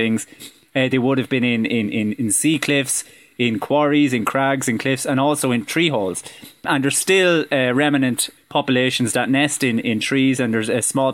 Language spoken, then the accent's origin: English; Mountmellick, County Laois, Ireland; now in Mountrath, Ireland; The two times I seen swifts in the last couple of days was in Mount Rath, where I live nearby, and also my hometown in Mount Mellick, which is a hotspot for swifts in County Leash.